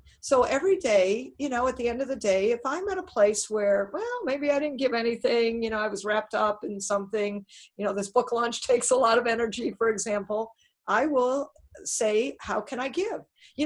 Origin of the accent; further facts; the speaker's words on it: Detroit, Michigan, United States; moved away; Well, you know, I'm from Detroit, and I moved out of the snow.